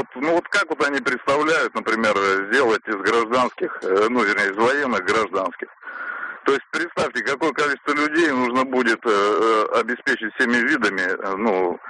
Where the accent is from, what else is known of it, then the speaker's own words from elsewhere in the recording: Moscow, Russia; я из Москвы.